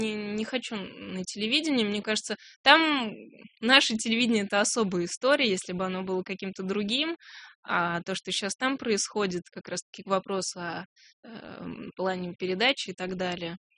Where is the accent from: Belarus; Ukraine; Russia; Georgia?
Belarus; Babruysk, Mogilev Region; когда я рассказываю, что вот я из Бобруйска